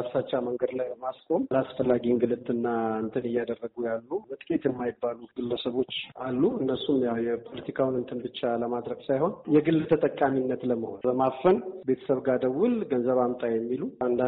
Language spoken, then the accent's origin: Amharic; Addis Ababa, Ethiopia; now in Lalibela, Ethiopia; ምንም አዲስ አበባ ተወልጄ ባድግም በስራ ምክንያት ወደ ቅዱስ ላሊበላ አካባቢ ነው ስላለፉት 12-13 አመታት አካባቢ የኖርኩት።